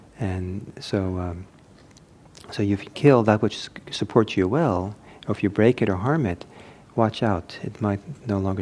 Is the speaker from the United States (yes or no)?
no; Italy; I grew up in Italy.